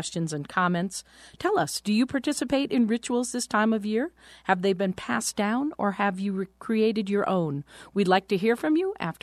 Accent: Connecticut, United States; I grew up in Connecticut.

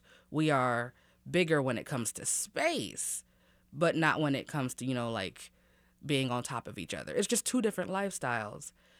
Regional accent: Midwest, United States; So I am a black person, but I'm also a Midwesterner, and I take pride in both things.

